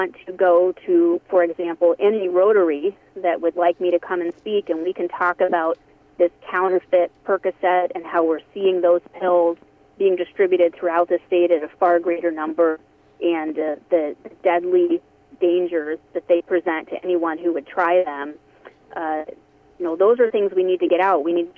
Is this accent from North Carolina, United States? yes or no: no; Dexter, Iowa, United States; I'm from Dexter, so I'm from West Central Iowa